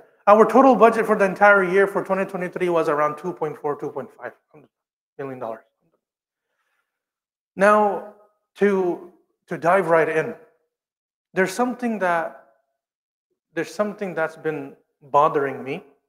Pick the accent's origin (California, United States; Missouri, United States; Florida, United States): California, United States; Sacramento; also born or lived in Pakistan / South Africa; I was born and raised in Sacramento. I spent about 5-6 years as a child in Pakistan, and the remaining of my life, minus 7 years in South Africa.